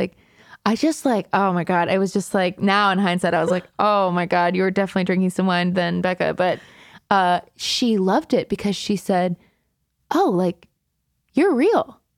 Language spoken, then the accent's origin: English; Pennsylvania, United States; also born or lived in Staten Island; so I was born in Staten Island, and then my parents moved us to a town of 900 people.